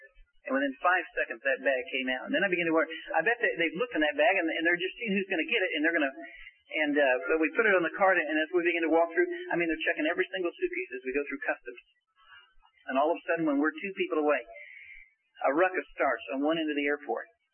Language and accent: English; United States; You see, I grew up in America, in the middle of America, and everyone in my city had a Bible.